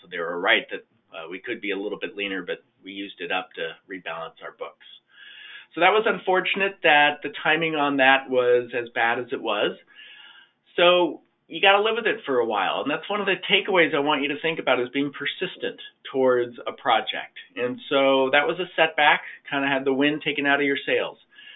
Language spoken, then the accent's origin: English; California, United States; So I just want to start with that as a Californian.